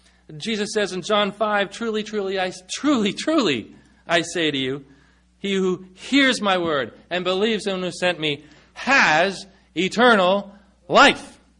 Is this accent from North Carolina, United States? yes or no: no; California, United States; now in Maine, United States; when I came from California to the Nathaniel Bowditch in Maine